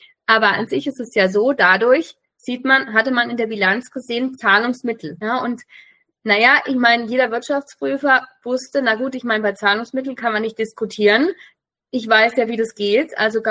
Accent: Baden-Württemberg, Germany; ich komme aus Baden-Württemberg

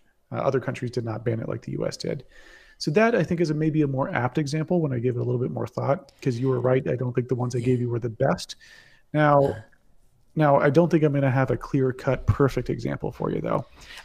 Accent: Texas, United States; I find it very improbable that, for example, I'm from Texas.

